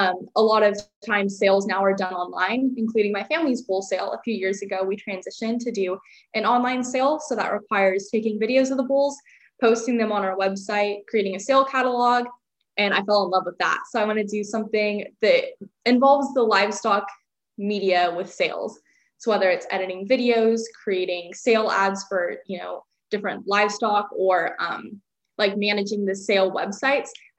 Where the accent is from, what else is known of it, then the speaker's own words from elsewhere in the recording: Modesto, California, United States; I'm serving as the California FFA State Treasurer. I'm from Modesto and I have been in FFA since my freshman year.